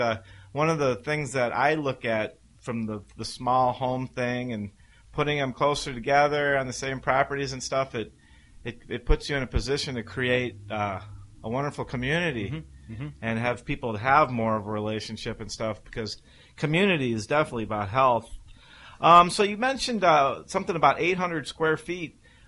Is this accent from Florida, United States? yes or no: no; Ohio, United States; the trend actually when I grew up in Ohio was all the houses were pretty darn small.